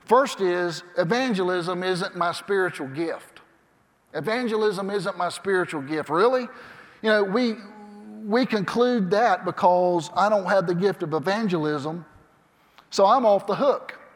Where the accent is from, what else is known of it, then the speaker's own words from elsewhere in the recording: Cairo, Georgia, United States; And I'm from Cairo, Georgia. Y'all know where Cairo is? And so here I am, a little country boy in New Orleans.